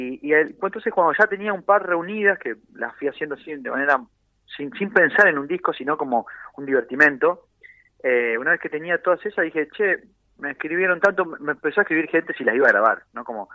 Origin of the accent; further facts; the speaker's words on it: Gualeguaychú, Entre Ríos, Argentina; yo soy un pueblo, ahí bueno, estamos hablando de Gualeguaychú, son ciudades, pero mi pueblo es un pueblo de carnaval, así como con mucha cultura de hace 60 años de tipo carnaval brasilero